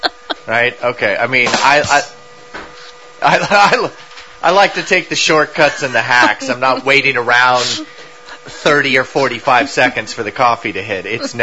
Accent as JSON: {"language": "English", "region": "California", "country": "United States", "tie": "born or raised there", "said": "for me as a kid growing up in San Diego County, where it was just warm and just everything was great"}